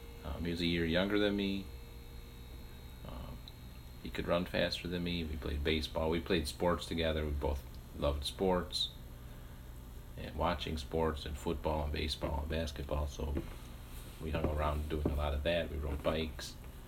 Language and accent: English; Calumet City, Illinois, United States; also born or lived in Chicago, United States; I was born in Evergreen Park, Illinois. Grew up until I was 4 in the city of Chicago on the east side. Then we moved to Calumet City in Illinois, where I lived until I moved into the city when I was 31.